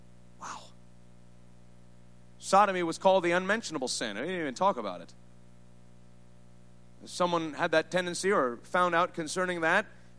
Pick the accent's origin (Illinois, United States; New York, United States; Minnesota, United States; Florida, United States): New York, United States; I take pride in that because I'm from New York.